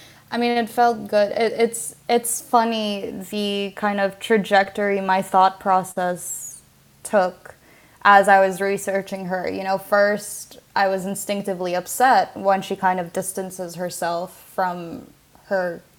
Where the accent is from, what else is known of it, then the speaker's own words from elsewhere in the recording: Lebanon; I felt like such an outsider for most of my adolescent life growing up in Lebanon because, yeah, I'll admit it, my Arabic in comparison to some of my friends, even my brother, it's not the best.